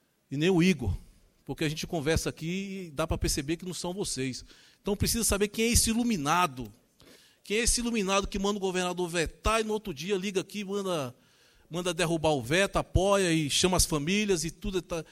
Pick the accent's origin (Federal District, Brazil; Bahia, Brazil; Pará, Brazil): Federal District, Brazil; Brasília; Eu, como cidadão, como brasiliense